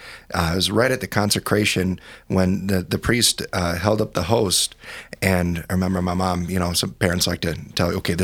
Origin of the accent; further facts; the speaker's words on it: Rapid City, United States; So, so actually, I grew up in Rapid City. My folks were in the military.